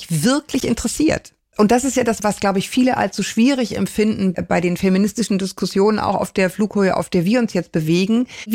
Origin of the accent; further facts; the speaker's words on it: Germany; ich bin ja eine Deutsche